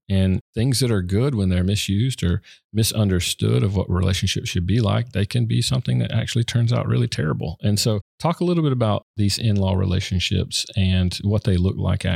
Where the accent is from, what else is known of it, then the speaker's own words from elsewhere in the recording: the South, United States; So as you know, I grew up in the South, and the whole imagery of, you know, the shotgun on the front porch, right?